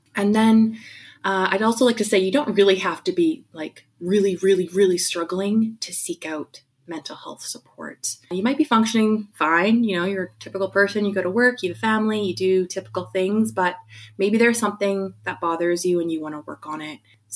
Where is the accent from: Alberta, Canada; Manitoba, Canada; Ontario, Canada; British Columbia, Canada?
Alberta, Canada; Edmonton; I'm a second generation Vietnamese Canadian born and raised in Edmonton, Alberta.